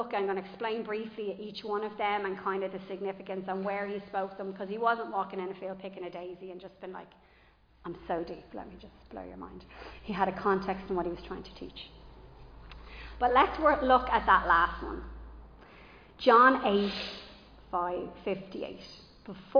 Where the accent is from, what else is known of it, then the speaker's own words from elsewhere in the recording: Ireland; I am Irish.